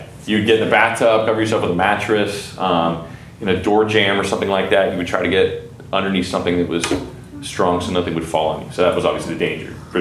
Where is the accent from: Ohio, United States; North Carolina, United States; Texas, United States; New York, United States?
Texas, United States; you know, the tornado siren that we used to have growing up in Texas.